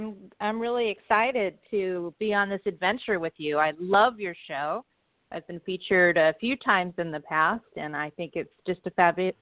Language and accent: English; Manhattan Beach, California, United States; Yeah, Manhattan Beach, my hometown and where my business is located.